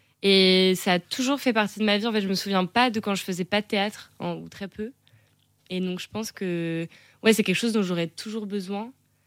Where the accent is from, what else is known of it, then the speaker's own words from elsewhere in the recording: Île-de-France, France; J'ai grandi en région parisienne avec mes parents et mes frères dans un environnement très agréable.